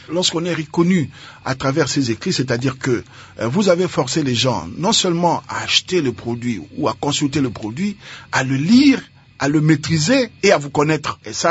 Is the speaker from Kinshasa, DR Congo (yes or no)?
yes; Bandal, Kinshasa, DR Congo; Moi, je suis natif de Bandal. … avait une maison en Nzobe et moi, j'habitais Chiluango, donc les deux avenues qui se suivent.